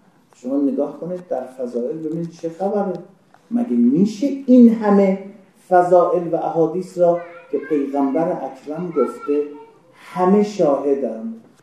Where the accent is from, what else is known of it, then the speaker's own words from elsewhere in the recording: Iran; گفتم من ایرانی هستم